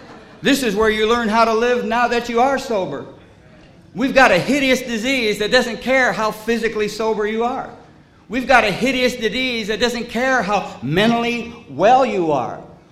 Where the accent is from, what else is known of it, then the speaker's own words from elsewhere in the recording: California, United States; also born or lived in Michigan; I was born in Michigan, and I come out to California when I was about 4 years old, and I was put in a little foster home for a while, and my mom is a great little Scandinavian lady.